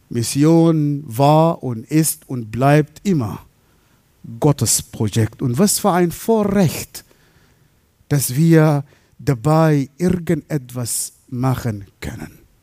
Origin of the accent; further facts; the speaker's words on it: Baden-Württemberg, Germany; bei uns im Schwabenland